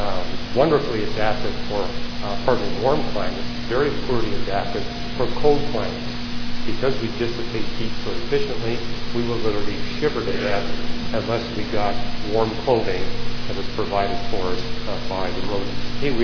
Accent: Canada; And I remember growing up in Canada, a friend of mine actually had one of these beaver coats

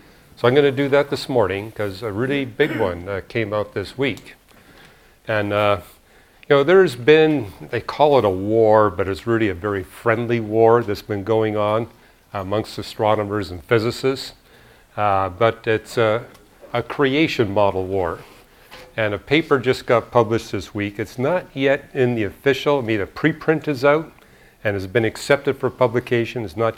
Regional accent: Montreal, Quebec, Canada; born there; I was born in Montreal. And it gets down to 30 below there in the winter.

